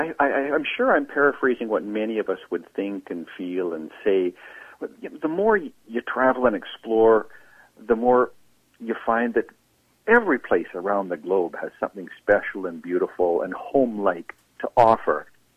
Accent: Vernon, British Columbia, Canada; now in Vancouver, Canada; Yes, I grew up in Vernon, B.C., at the north end of the Okanagan Valley, and I did a couple of years of college there and part of my working life there, and I still have family there

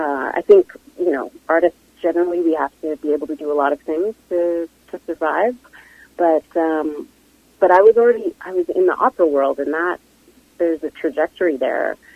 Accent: Alberta, Canada; also born or lived in Vancouver; No, I had no idea. I grew up in Alberta, but I fell in love with Vancouver while I was there.

